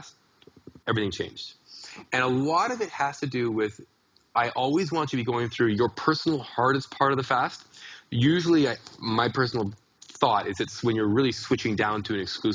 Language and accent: English; Canada; because I'm a Canadian